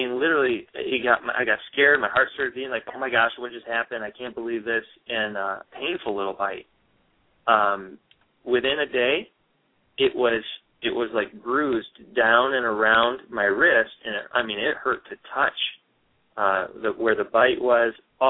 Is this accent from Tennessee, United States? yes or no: no; Michigan, United States; I'm from Michigan, and we don't really have brown recluse around here.